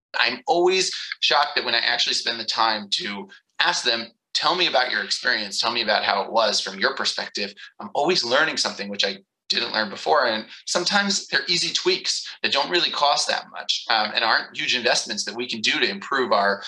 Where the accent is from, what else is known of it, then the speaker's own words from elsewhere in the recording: United States; when I was a little kid, I was born and raised in the States, and I was a big baseball fan.